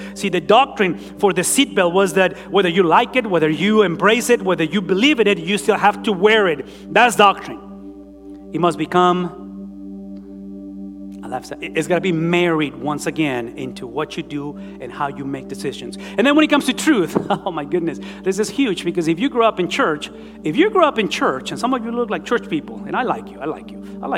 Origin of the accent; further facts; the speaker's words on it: Mexico; first language Spanish; English is a second language; now in United States; I told you that 1990, I came from Mexico into the United States. The evidence of my 30 years of pilgriming and journeying through this country is that I tried to speak English. English is the evidence that I've been here for a while. Spanish is who I am.